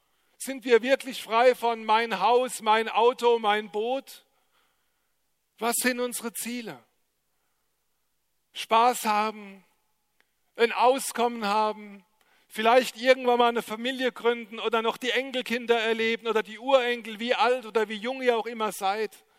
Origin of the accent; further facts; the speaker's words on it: Rhineland-Palatinate, Germany; dass ich als Pfälzer so am Abschluss der OKO jetzt was über eine Weintraube und eine Rebe sagen kann